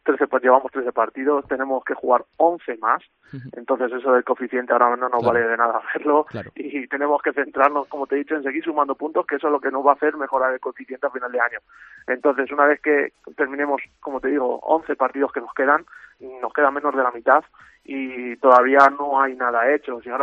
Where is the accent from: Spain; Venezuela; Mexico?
Spain; Madrid, Community of Madrid; Por ejemplo, en mi tierra, en Madrid, se juega mucho más al fútbol sala con balón.